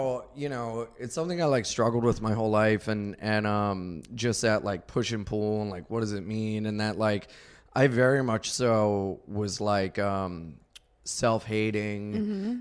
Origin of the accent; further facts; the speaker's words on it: Wilmington, Delaware, United States; No, I'm from Delaware.